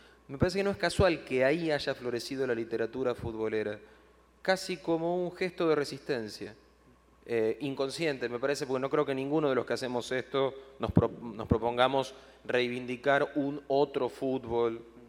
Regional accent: Argentina; En Argentina, creo que no solo en Argentina, pero en mi país es así

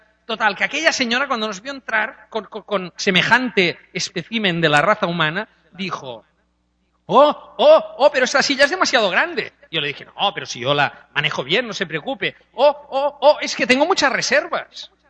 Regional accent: Barcelona, Catalonia, Spain; accent: Catalan; Ella ya pilló que mi acento era raro, catalano, sí, sí, ah, de Barcelona

